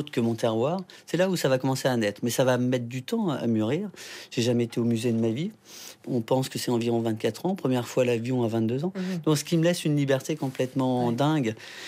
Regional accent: France; J'ai grandi dans le Perche.

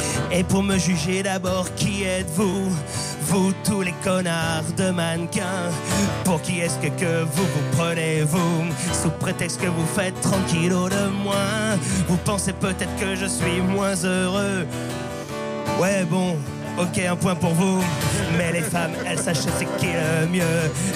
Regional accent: Cachan, Île-de-France, France; alors que moi, j'ai passé toute mon enfance à Cajan, c'est-à-dire entre les deux.

